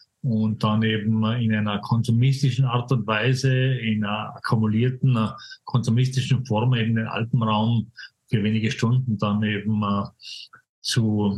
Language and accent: German; Tyrol, Austria; hier speziell jetzt in meinem Heimatland Tirol